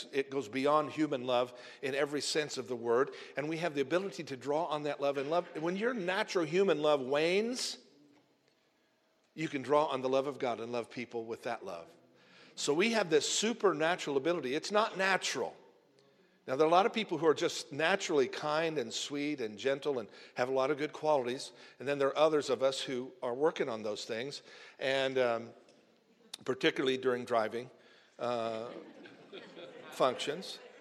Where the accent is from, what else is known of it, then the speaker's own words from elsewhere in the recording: Mattoon, Illinois, United States; Those of you who make fun of my hometown, Mattoon. So I'm on Western Avenue in Mattoon, Illinois